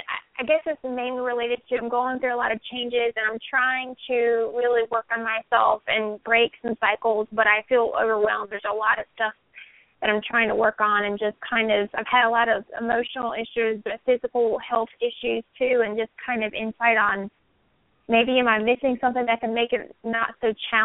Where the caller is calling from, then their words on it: Vista, California, United States; I'm calling from Vista, California. How are y'all?